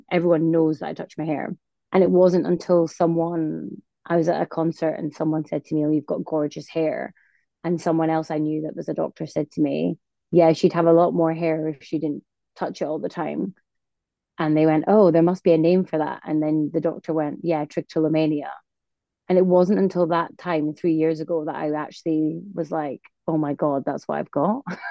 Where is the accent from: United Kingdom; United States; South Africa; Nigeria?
United Kingdom; Scotland; now in London, United Kingdom; I am originally from Scotland, and I live down in London and work as a GP.